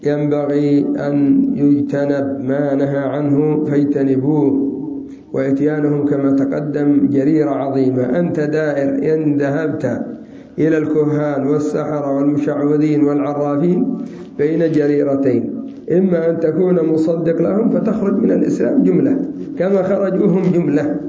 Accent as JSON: {"language": "Arabic", "town": "Sanaa", "region": "Amanat Al Asimah", "country": "Yemen", "said": "بل عندنا في صنعاء"}